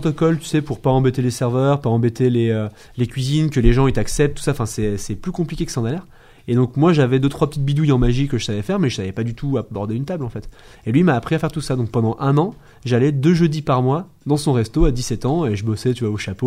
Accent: Bourgoin-Jallieu, Auvergne-Rhône-Alpes, France; born there; Alors, moi, je suis né à Bourgoin, je suis Domarin.

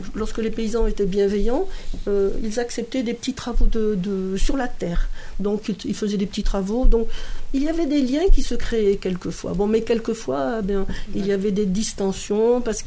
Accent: Algeria; now in Bourgoin-Jallieu, France; moi je suis arrivée en 1963 d'Algérie et puis je me suis installée donc avec ma famille à Bourgoin-Jallieu.

